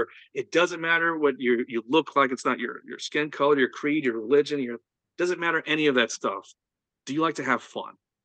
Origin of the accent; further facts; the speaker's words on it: New York, United States; I was born and raised in New York.